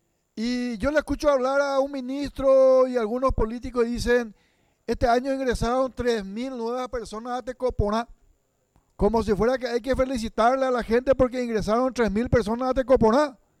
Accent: Paraguay; hace que asumamos como paraguayos de que todo está perdido

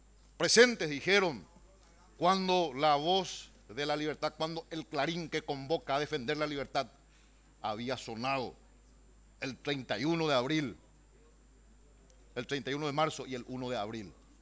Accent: Paraguay; tenemos que hacer como paraguayos, no precisamente como liberales, sino como paraguayos y como demócratas

